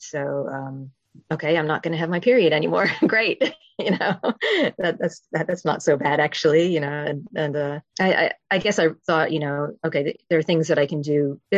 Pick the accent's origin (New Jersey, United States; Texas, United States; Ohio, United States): New Jersey, United States; moved away as an adult; now in United Kingdom; I'm obviously not from the UK originally. So I grew up in New Jersey. Came over, met my husband when I was studying in uni, and that's how I ended up over here in the UK.